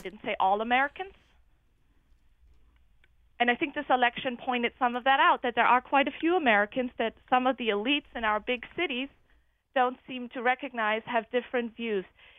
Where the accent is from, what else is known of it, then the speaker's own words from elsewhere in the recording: Germany; since I'm from Germany?